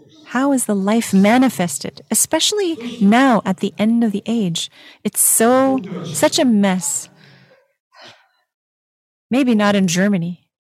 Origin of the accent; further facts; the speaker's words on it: Philippines; moved away; I came from the Philippines, and there are many cockroaches, but they only come out at night when it's dark.